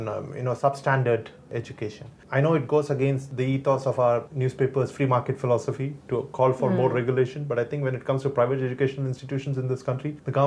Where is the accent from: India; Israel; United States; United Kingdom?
India; Tamil Nadu; I'm from Tamil Nadu. First 17 years of my life I spent in the state.